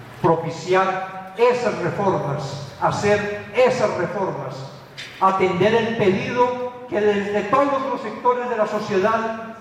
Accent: Guatemala; yo soy extranjero como guatemalteco, pero soy nacional como latinoamericano.

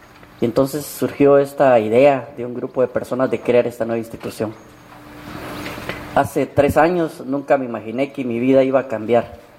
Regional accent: Guatemala; Esta es una oportunidad de que nos quitemos esos prejuicios como guatemaltecos y pensemos que somos una sola Guatemala.

